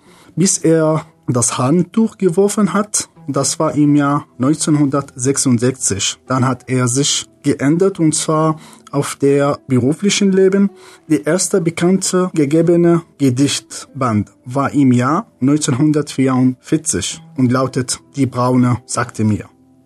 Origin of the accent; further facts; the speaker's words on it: Syria; German is a second language; now in Germany; Ich komme aus Syrien und ich bin in Deutschland seit 2015.